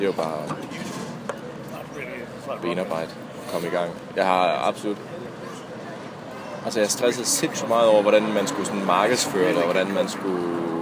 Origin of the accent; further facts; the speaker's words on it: Odense, Region of Southern Denmark, Denmark; så den blev bygget om i Odense, hvor jeg er fra.